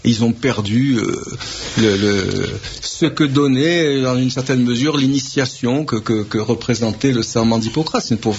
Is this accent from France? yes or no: no; Algeria; Moi, quand j'étais petit en Algérie, il faisait 60 à l'ombre.